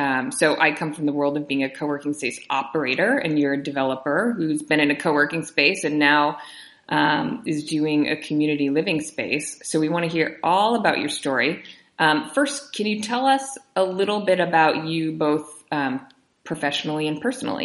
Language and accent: English; Cincinnatus, New York, United States; which is the closest city to my hometown, which is tiny, tiny little Cincinnati, New York, about an hour south of Syracuse.